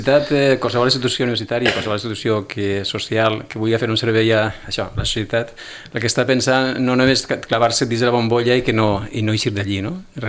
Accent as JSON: {"language": "Catalan", "town": "Alicante", "region": "Valencian Community", "country": "Spain", "said": "som d'Alacant, per exemple, i el nostre espai és la província d'Alacant"}